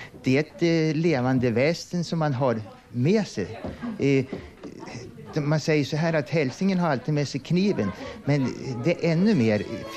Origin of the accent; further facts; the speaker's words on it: Jämtland County, Sweden; accent: Jämtland dialect; Det är ungefär som mitt språk, som min dialekt, jämtländska dialekt.